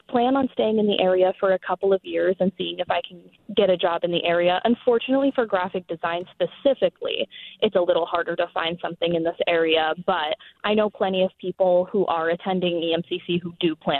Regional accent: Jackson, Maine, United States; I grew up about a mile down a dirt road in the middle of nowhere, Maine. I grew up in Jackson, Maine, if most people even know where that is.

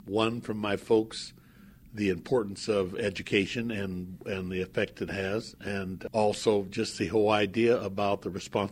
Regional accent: Pocatello, Idaho, United States; Grew up in Pocatello, Idaho, railroad town, gateway to the west.

